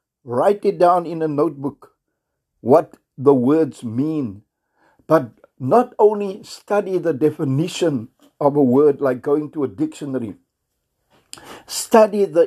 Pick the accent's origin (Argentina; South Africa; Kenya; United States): South Africa; first language Afrikaans; English is a second language; My language is Afrikaans. I'm not English speaking by birth. My native language is not English.